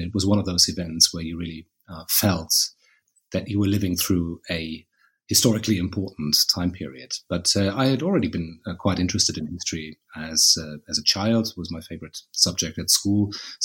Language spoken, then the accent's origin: English; Berlin, Germany; I grew up in Berlin in the 1980s and 1990s.